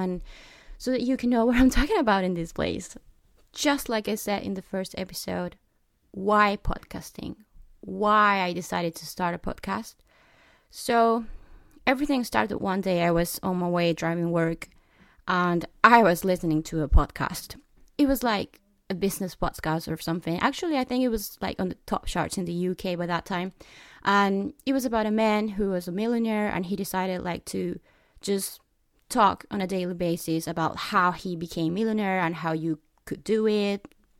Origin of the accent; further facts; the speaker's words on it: Chile; English is a second language; I'm from Chile, that is in South America.